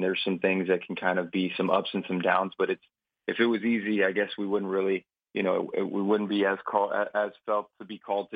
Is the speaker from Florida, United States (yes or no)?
yes; Hollywood, Florida, United States; also born or lived in Miami Gardens; I was born and raised here in Florida. I was born in Carroll City, which is now Miami Gardens, raised in Hollywood, Pembroke Pines area, but raised down here in South Florida my whole life.